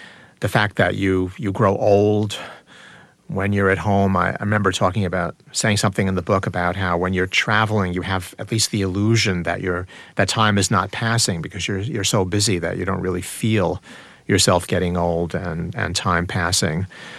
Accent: United States; the fact that I am an American, that when I was in China, I left China 18 years ago

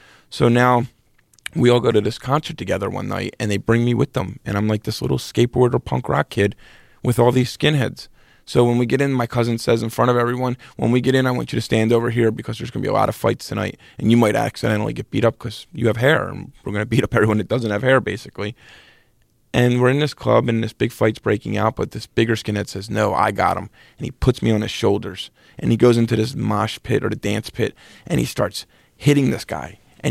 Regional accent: Philadelphia, Pennsylvania, United States; born or raised there

